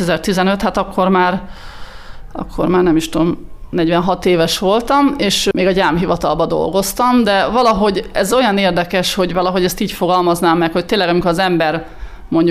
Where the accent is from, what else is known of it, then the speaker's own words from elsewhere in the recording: Kiskunhalas, Bács-Kiskun, Hungary; Kiskunhalason születtem, itt érettségiztem a Sziládi Áron gimnáziumba.